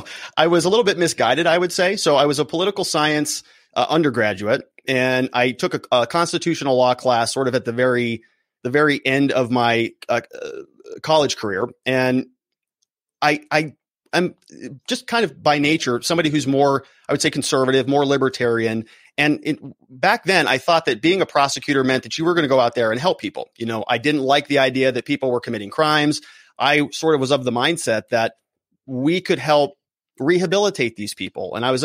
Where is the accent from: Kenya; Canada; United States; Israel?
United States; Arizona; I was born and raised here in Arizona, and I've basically lived my whole life here.